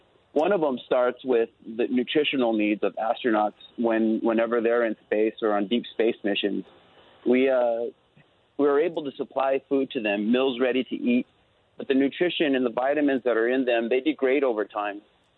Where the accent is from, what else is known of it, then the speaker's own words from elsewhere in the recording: Española, New Mexico, United States; I am an Española native. I was born in Santa Fe.